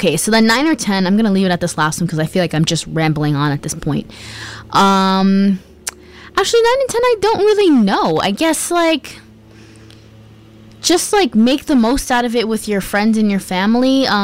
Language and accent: English; New York, United States; Like, I'm from New York, so I know that during the summertime, New York usually has these New York restaurant weeks